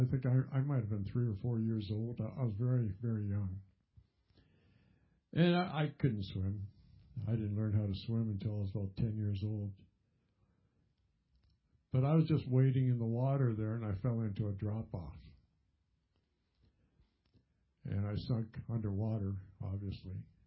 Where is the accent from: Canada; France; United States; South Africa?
Canada; Upper Mills, New Brunswick; also born or lived in St. Stephen; I was born in New Brunswick, Canada. In St. Stephen, New Brunswick. And I lived in a little town called Upper Mills, which is even smaller than St. Stephen.